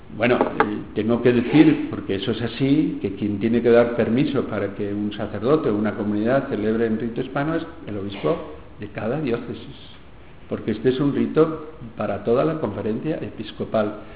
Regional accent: Aldea del Fresno, Community of Madrid, Spain; born there; la parroquia de San Pedro Apóstol de Aldea de Fresno, que es donde yo nací, o me nacieron mis padres hace 73 años casi

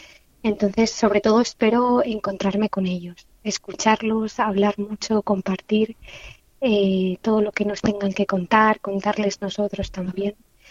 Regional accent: Torremocha de Jarama, Community of Madrid, Spain; yo soy de un pueblo chiquitito de la diócesis, ¿no? Que está ya al límite, que es Torremocha de Jarama. Y pues yo soy de la parroquia de San Pedro de Torremocha.

